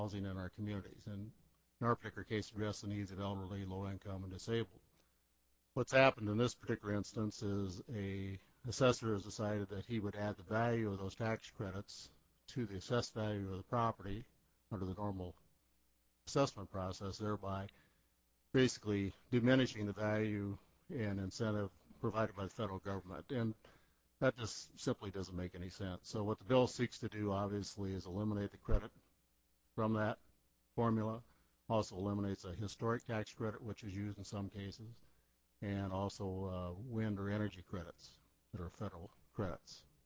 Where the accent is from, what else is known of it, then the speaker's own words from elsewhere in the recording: Sioux City, Iowa, United States; I'm from Sioux City, Iowa